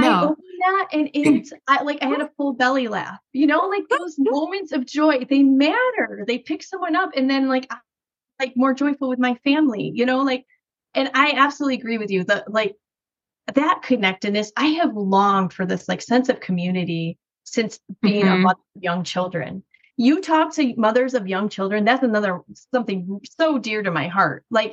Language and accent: English; Rochester, New York, United States; Another guy is like, oh, we're from New York. Where from New York are you? And I'm like, oh, Rochester.